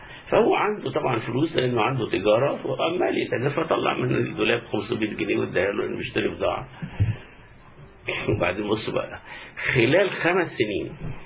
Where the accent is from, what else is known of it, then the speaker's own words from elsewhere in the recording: Upper Egypt, Egypt; وأنا هختم بقصة جميلة حصلت في بلدنا الصعيد.